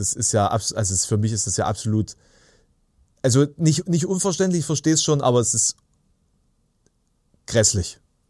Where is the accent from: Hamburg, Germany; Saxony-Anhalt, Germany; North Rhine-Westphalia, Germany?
Saxony-Anhalt, Germany; Der meistens ausgetrocknete Strom, der durch meine Heimat fließt.